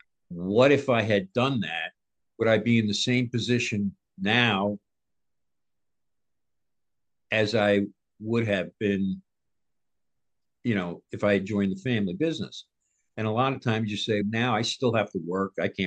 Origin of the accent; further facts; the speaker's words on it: Carmel, New York, United States; also born or lived in New Fairfield, Connecticut; now in Cleveland, United States; where I grew up was in Carmel, New York, which is 15 minutes away from New Fairfield, Connecticut.